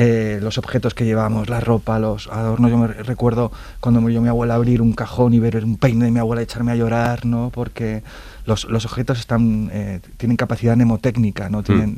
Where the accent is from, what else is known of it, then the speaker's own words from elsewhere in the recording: Vilches, Andalusia, Spain; Yo recuerdo enterrar a mi abuelo y estar en Vilches, en mi pueblo, velando en casa, ¿no?